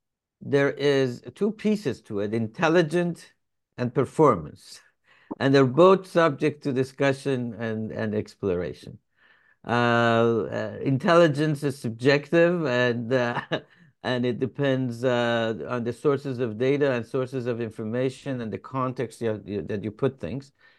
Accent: Iran; English is a second language; now in United States; So I'm an immigrant in United States, and I came from the Middle East. I came from Iran good bit ago.

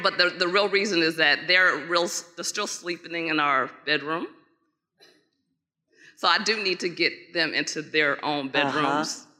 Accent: Washington, District of Columbia, United States; I'm from Washington, D.C.

